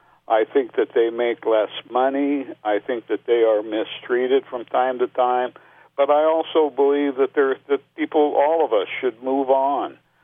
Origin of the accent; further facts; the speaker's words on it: Portland, Oregon, United States; also born or lived in Chicago; I grew up in many different places, mostly in Portland, but I also lived on the outskirts of Chicago and a few other places